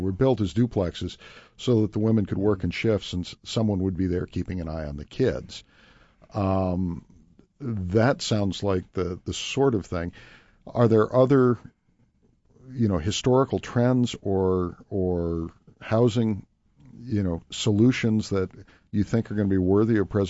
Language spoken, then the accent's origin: English; Cleveland, Ohio, United States; born there; I mean, I remember actually when I was born in Cleveland, Ohio, and one of the early homes my parents lived in when they were very young newlyweds